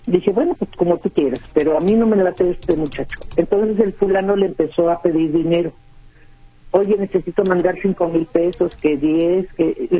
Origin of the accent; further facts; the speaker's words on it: Manzanillo, Colima, Mexico; now in Guadalajara, Mexico; Nosotros somos de Manzanillo. Nos tuvimos que ir a un departamento aquí en Guadalajara porque en Manzanillo no nos daban las diálisis.